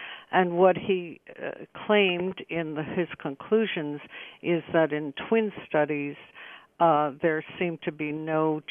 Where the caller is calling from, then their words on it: Belmont, Massachusetts, United States; I'm joining you from Belmont, Massachusetts, the home of McLean Hospital.